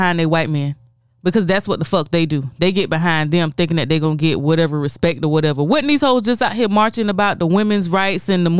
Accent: the South, United States; I'm definitely from the South.

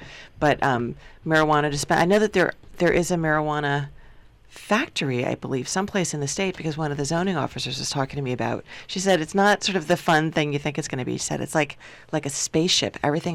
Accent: Chicago, Illinois, United States; It reminds me of growing up in Chicago.

